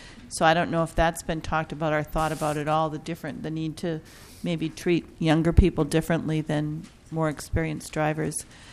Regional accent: Bemidji, Minnesota, United States; And I'm looking at this editorial, which came from my hometown paper, the Bemidji Pioneer.

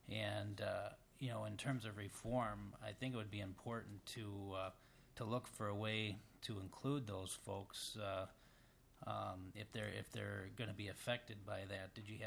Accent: St. Cloud, Minnesota, United States; I'm from St. Cloud, so most of my questions focus on the North Star line.

